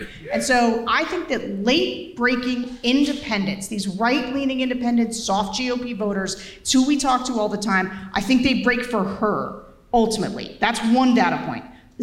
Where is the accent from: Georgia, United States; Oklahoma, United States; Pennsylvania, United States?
Pennsylvania, United States; also born or lived in Cumberland County, United States; Okay, and I don't know if you know this, but I'm from here. I grew up in Perry County. Did you guys know I grew up in Perry County?